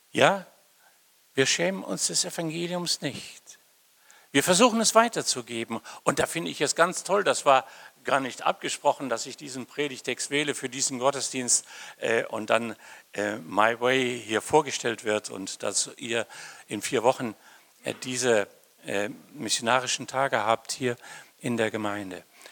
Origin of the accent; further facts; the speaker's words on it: North Rhine-Westphalia, Germany; Ich bin gebürtiger Sauerländer, so durch und durch. Mein Dorf, von dem ich komme, hat nicht 500 Einwohner, sondern hatte vielleicht 15 Einwohner. Ein ganz kleines Gehöft im Sauerland.